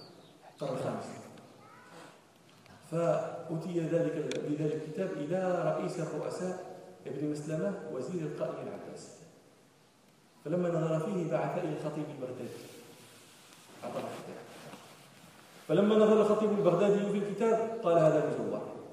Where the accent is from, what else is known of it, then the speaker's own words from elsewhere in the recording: Morocco; ومثل هذا وقع عندنا في المغرب.